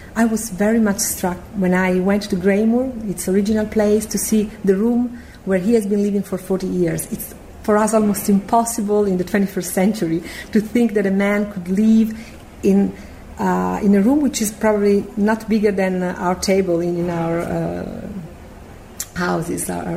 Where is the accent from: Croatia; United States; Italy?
Italy; Rome, Lazio; English is a second language; I was born in Rome and I grew up in a Catholic family